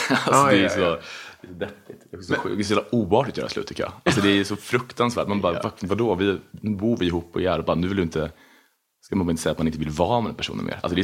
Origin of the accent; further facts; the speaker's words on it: Linköping, Östergötland, Sweden; jag är också uppvuxen så utanför Linköping på en sån liten.